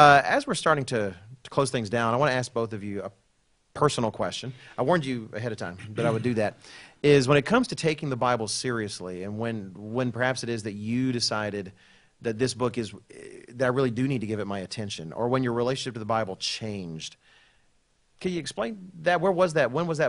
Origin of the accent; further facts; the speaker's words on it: Texas, United States; I'm from Texas. I've learned to speak regular English as well, so hopefully all of my Texas friends can have been able to understand us.